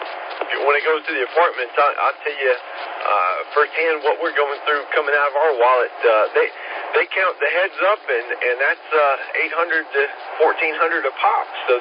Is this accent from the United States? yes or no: yes; Whitmire, South Carolina, United States; and I'm from Whitmire. So we generally take I-385 to get up here to Greenville